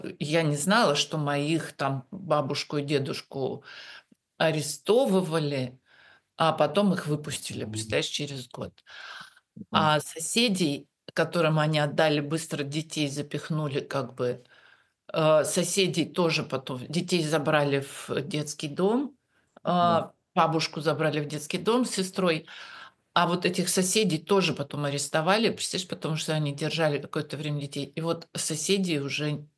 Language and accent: Russian; Novosibirsk, Novosibirsk Oblast, Russia; Я-то как раз не помню, потому что я из Новосибирска.